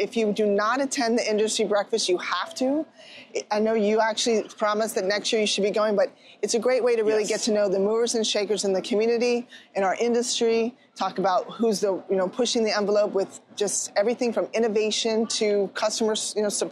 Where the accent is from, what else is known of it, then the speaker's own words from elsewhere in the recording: Florida, United States; Yes, welcome to my hometown. The 305 is where I grew up. It's the boating capital of the world, South Florida.